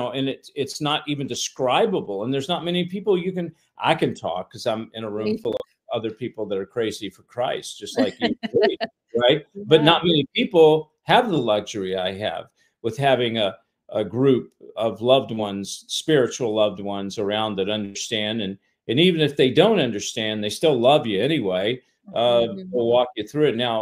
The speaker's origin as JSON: {"language": "English", "town": "Hollywood", "region": "California", "country": "United States", "said": "because I'm from Hollywood"}